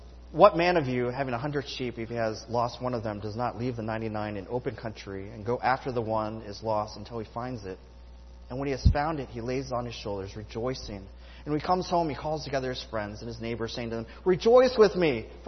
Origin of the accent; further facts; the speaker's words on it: Midwest, United States; I apologize. I'm from the Midwest. We're a little more touchy-feely